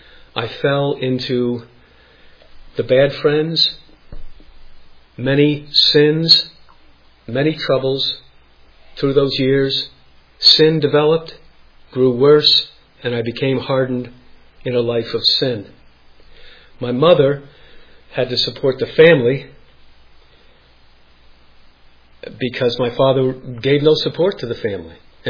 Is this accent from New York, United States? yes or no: yes; Albany, New York, United States; also born or lived in Madison, Wisconsin / Burlington, Vermont; And I was born in Madison, Wisconsin. My father was going to college there at the time. When I was about 1 year old, we moved to Burlington, Vermont, and my father went to school there in Burlington. Then about 5 years old, I moved to Albany, New York, where I grew up